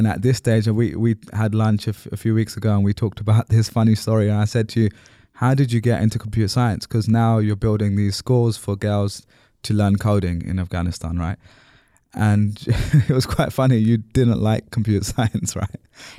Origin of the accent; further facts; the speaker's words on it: London, United Kingdom; I grew up in London.